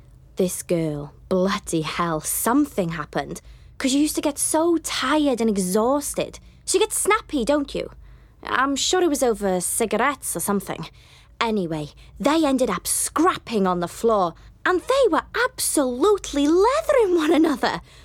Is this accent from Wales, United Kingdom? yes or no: yes; Rhyl, Wales, United Kingdom; I was like, where are you from? She was like, Llangollen. I was like, I'm from Rhyl.